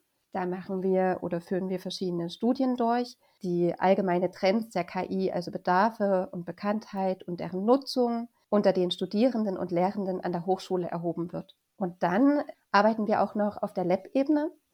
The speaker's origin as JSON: {"language": "German", "town": "Leipzig", "region": "Saxony", "country": "Germany", "tie": "born there", "said": "Ich bin 34 Jahre alt, lebe und bin geboren in Leipzig"}